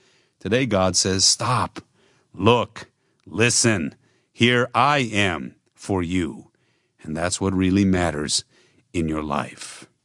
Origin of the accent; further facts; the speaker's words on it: Michigan, United States; My home state of Michigan has Detroit, a serious contender for a city with the most road construction, repair, and road repaving.